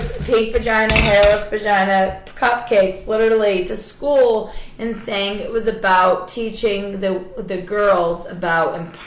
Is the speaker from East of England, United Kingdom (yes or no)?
yes; East of England, United Kingdom; Hey, you're from Gloucester, I'm from Essex.